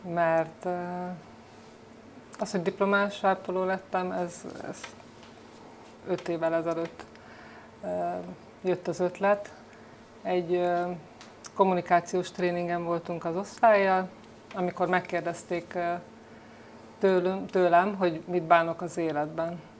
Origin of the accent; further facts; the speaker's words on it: Satu Mare, Satu Mare County, Romania; moved away as an adult; én Szatmár-Németiből származom, és eljöttem szerencsét próbálni dolgozni